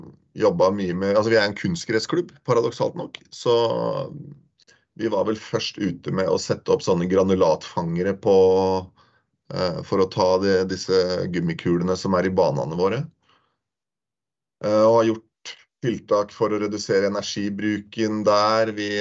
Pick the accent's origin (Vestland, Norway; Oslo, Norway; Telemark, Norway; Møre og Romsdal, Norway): Telemark, Norway; Skien; Når jeg vokste opp her i Skien, Grenland